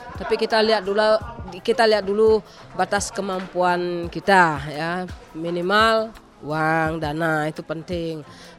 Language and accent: Indonesian; Bali, Indonesia; Saya sendiri bangga, padahal saya sendiri orang Bali asli.